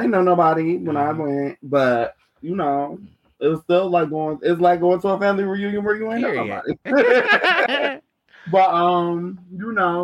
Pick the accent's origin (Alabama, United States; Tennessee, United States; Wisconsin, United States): Wisconsin, United States; Milwaukee; I'm from Milwaukee, Wisconsin. I'm an activist and an advocate.